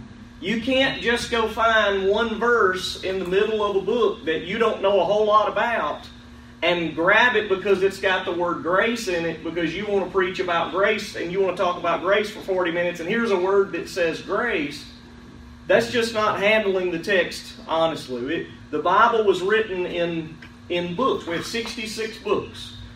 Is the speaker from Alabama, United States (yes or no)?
yes; Alabama, United States; I'm from Alabama. This is obviously a Yankee.